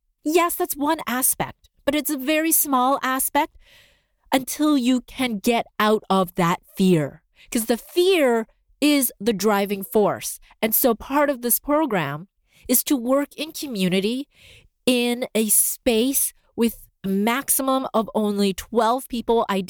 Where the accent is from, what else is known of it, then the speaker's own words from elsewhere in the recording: Canada; because I'm Canadian